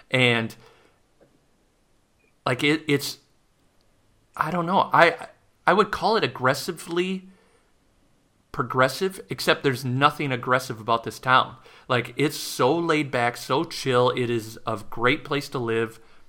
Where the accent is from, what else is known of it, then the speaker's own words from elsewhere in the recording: Madison, Wisconsin, United States; I was born, raised there. I lived there my whole life. Yeah, I'm from Madison, Wisconsin.